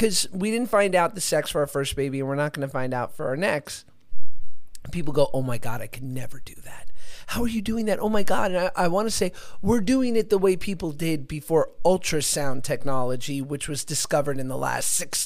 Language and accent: English; New York, United States; I grew up in New York, and I would hear people going, and I just never did.